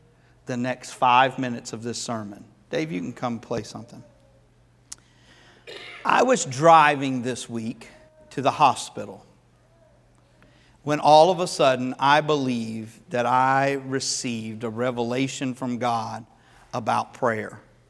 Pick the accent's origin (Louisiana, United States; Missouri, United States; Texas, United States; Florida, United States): Florida, United States; I was raised in Florida, man. I was born in the South. We simplify everything.